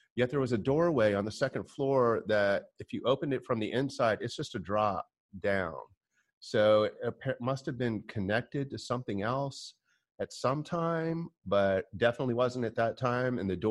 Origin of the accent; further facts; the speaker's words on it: Florida, United States; I was born and raised in Florida, just outside of Eatonville, where Zora Neale Hurston said a lot of her stories, deep south-ish Florida, as much as Florida can be.